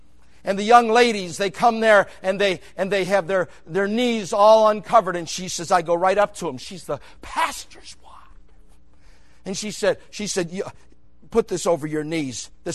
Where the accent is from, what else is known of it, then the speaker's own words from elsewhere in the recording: Buffalo, New York, United States; I'm from New York, Buffalo.